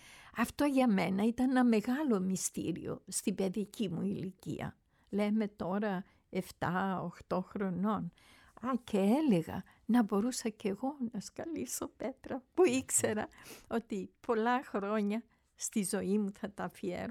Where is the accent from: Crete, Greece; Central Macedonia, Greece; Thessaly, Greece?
Crete, Greece; Heraklion; now in Athens, Greece; 20 ήμουνα στο Ηράκλειο, στην πόλη που γεννήθηκα. Το Ηράκλειο έχει τόσες ωραίες διαδρομές και δίπλα στο σπίτι, στο λιμάνι που μεγαλώσαμε. Γεννηθήκαμε δίπλα στη Γνωσό, αλλά λόγω η περιουσία αυτή ήταν μακριά από σχολεία και ήταν εξοχή.